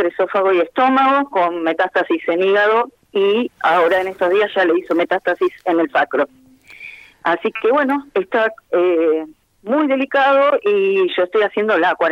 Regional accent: San Fernando, Buenos Aires Province, Argentina; yo soy de San Fernando, de zona norte de la provincia de Buenos Aires.

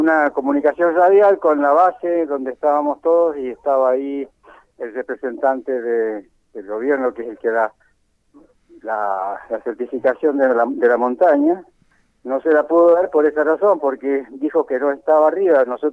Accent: Mendoza, Argentina; born there; also born or lived in Córdoba; now in General Alvear, Argentina; Yo no soy de acá de Alvear, sino que nací en Mendoza, fui a estudiar a Córdoba, y por esas cosas de la vida, cuando termino de estudiar, no sabía dónde instalarme y me invitaron a visitar el sur de Mendoza y me gustó y aquí me quedé.

